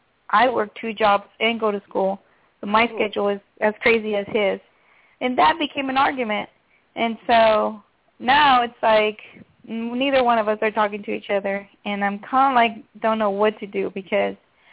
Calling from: Los Angeles, California, United States; from Los Angeles.

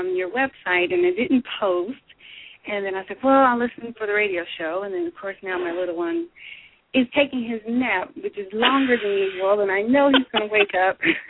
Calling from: Denver, Colorado, United States; I'm calling from Denver.

